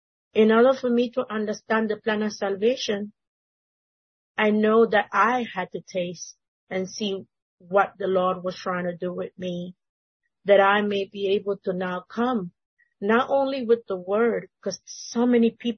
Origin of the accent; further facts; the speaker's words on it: Panama; also born or lived in Mexico; I was moved from two different countries. So I was born in Mexico, yeah, but I was raised in Panama.